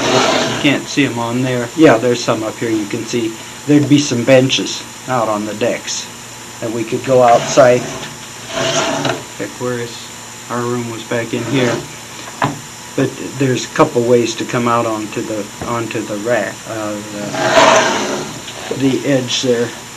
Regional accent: Plattsmouth, Nebraska, United States; But he knew that someone from Plattsmouth, Nebraska was there.

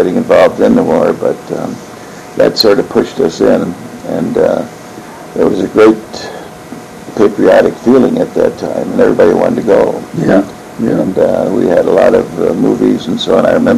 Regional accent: Sheboygan, Wisconsin, United States; Prior to the war, I grew up in Sheboygan, Wisconsin, during the Depression period, and my father had a job at Kohler, Wisconsin

